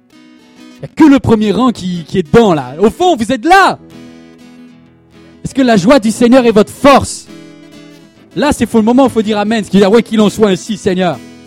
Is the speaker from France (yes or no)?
yes; Brittany, France; Moi, je viens de Bretagne, les amis.